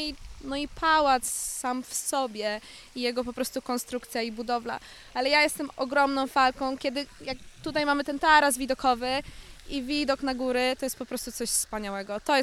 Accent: Kamieniec Ząbkowicki, Lower Silesian Voivodeship, Poland; also born or lived in England; kamieniec ząbkowiski jest po prostu przepiękny, jestem dumna, skąd pochodzę. Też mieszkałam w Anglii przez 5 lat, po prostu tu wróciłam, bo mnie ciągnęło do swojego miasteczka.

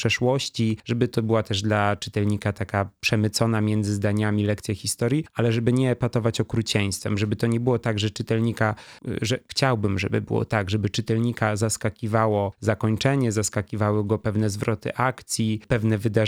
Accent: Bolesławiec, Lower Silesian Voivodeship, Poland; Nie bezpośrednio w Karkonoszach, bo w Bolesławcu, to jest moje rodzinne miasto

